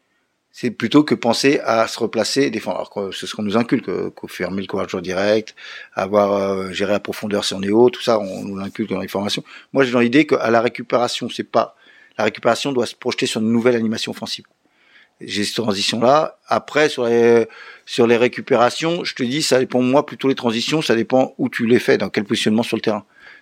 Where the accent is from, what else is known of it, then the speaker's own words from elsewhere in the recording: Évry, Île-de-France, France; Moi je viens des régions parisiennes, d'Evry, des quartiers. Les gamins jouent encore beaucoup dans la rue, hein.